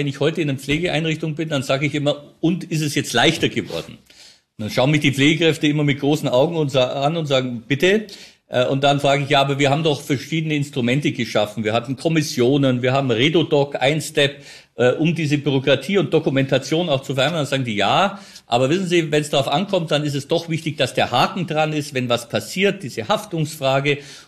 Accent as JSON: {"language": "German", "region": "Bavaria", "country": "Germany"}